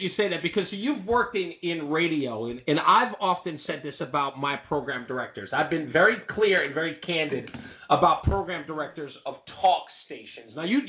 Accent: Queens, New York, United States; I'm from Hollis, Queens. I'm

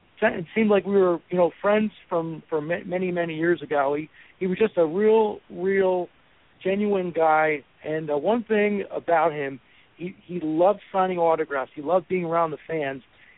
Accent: Pennsylvania, United States; I grew up in the Lehigh Valley area.

